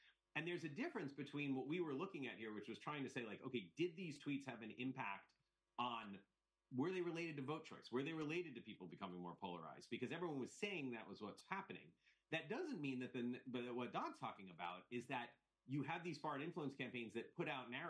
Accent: United States; as an American citizen, there is you can simultaneously hold two thoughts in your head

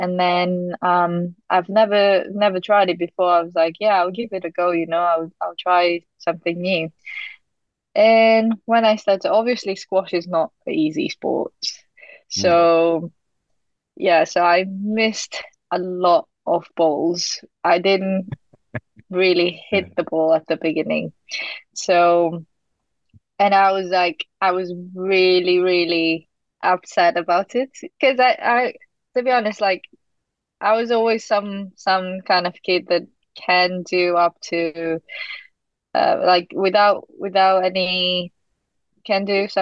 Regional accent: Japan; growing up in Japan as a squash player is quite tough

